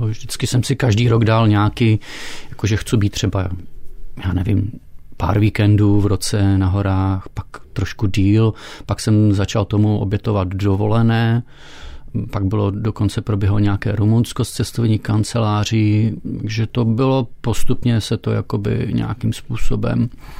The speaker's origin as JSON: {"language": "Czech", "town": "Frýdek-Místek", "region": "Moravian-Silesian Region", "country": "Czechia", "tie": "born or raised there", "said": "Jako malý jsem vlastně chodil do turistických oddílů ve Frýdku místku, odkud pocházím."}